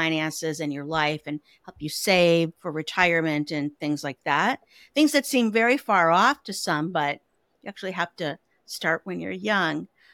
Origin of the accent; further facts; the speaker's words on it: Chicago, Illinois, United States; now in Milwaukee, United States; Steve and I moved to Milwaukee. I like to joke temporarily 28 years ago because I'm from Chicago. We met in Chicago.